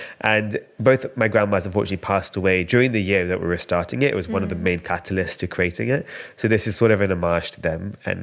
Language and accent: English; London, United Kingdom; So growing up, my grandma used to come from India. You know, me and my sister were born and raised in London.